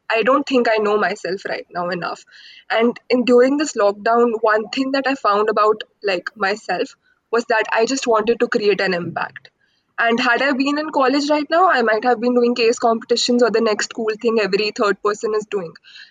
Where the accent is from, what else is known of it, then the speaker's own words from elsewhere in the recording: Pathankot, Punjab, India; I come from Pathankot, which is a town at best, right? It's a very small town, and till class 10 I was here only